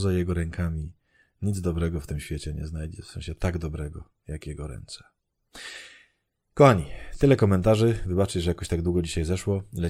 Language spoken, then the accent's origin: Polish; Lesser Poland, Poland; oboje pochodzimy z małej miejscowości w Małopolsce. On tam miał pracę i został, a ja musiałam wyjechać do Krakowa